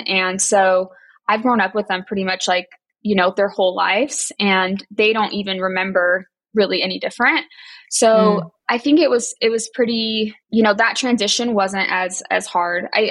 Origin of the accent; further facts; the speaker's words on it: Salt Lake City, Utah, United States; We're from Salt Lake City, have 4 kids, 2 he had from a previous marriage, and then we have 2 together.